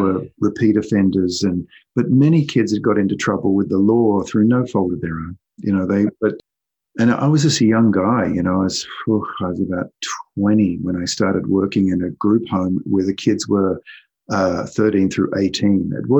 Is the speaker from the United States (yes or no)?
no; Australia; I'm Australian.